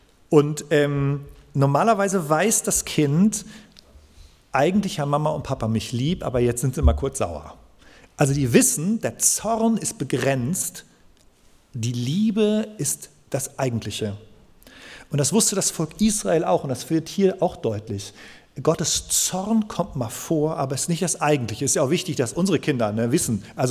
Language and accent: German; Soest, North Rhine-Westphalia, Germany; ich komme ja aus Soest